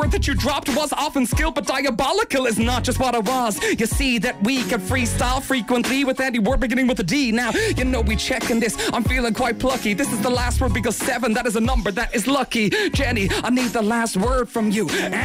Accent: Ireland; as somebody growing up in Ireland pre-internet, you didn't quite know what it meant.

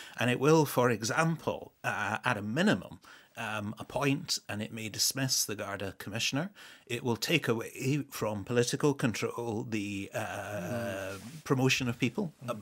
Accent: Scotland, United Kingdom; my home country, Scotland

